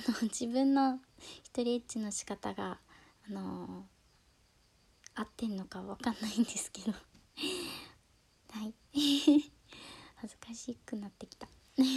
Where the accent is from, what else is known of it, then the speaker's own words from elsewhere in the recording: Shikoku, Japan; born there; 生まれは四国です。